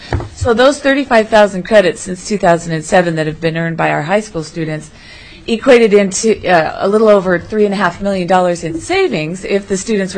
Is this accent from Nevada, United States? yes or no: no; Anchorage, Alaska, United States; I am on the board of directors for the Alaska Tech Prep Consortium, and I'm from Anchorage.